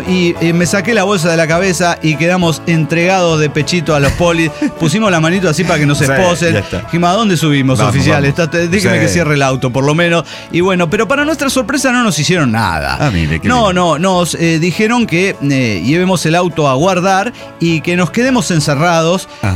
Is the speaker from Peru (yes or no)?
no; Mexico; me parece que es que soy mexicano.